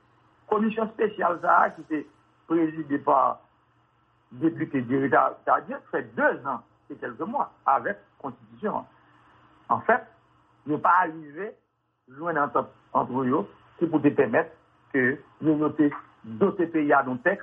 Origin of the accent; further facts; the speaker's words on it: Haiti; Je suis un haïtien